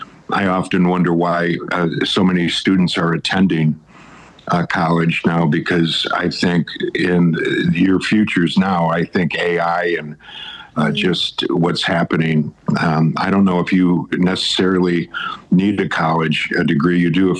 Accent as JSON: {"language": "English", "town": "Pontiac", "region": "Michigan", "country": "United States", "tie": "born there", "said": "I was born in Detroit."}